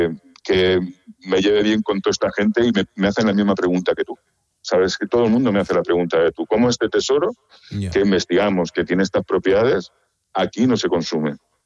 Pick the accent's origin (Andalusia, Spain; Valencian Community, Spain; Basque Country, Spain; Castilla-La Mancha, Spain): Valencian Community, Spain; Elche; now in Murcia, Spain; Yo soy de Elche, ¿vale? Mi proyecto nació en Elche. Y bueno, pues ahora mismo estoy en Murcia